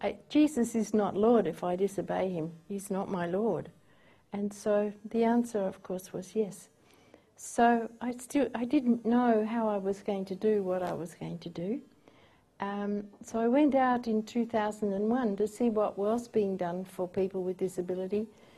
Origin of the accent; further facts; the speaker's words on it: Adelaide, South Australia, Australia; because I come from Adelaide and I get a month's holiday there if you're at work.